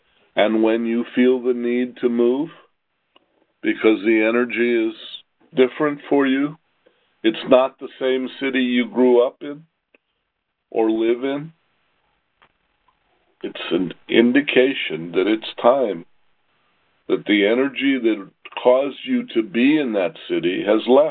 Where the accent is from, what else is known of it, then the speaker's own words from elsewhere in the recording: Los Angeles, California, United States; moved away as an adult; I was born in Los Angeles. I lived in Los Angeles until I was 63 years old. And then I left.